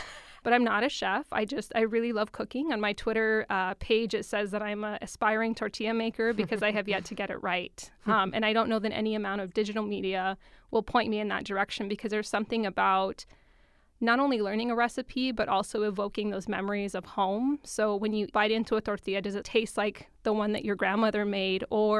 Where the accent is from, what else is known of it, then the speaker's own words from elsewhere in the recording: New Mexico, United States; moved away as an adult; now in Arizona, United States; because I'm from New Mexico. I had not left New Mexico until that time.